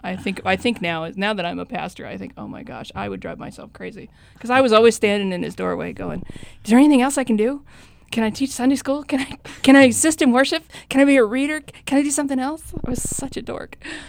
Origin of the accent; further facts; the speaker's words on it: Michigan, United States; I'm from Michigan originally. I was baptized Methodist.